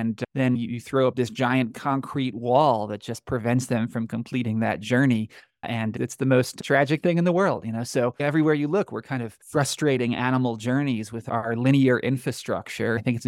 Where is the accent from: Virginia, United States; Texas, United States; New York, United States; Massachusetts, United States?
New York, United States; I grew up in New York and spent a lot of time in the Catskills and the Adirondacks, these big, relatively wild areas in upstate New York.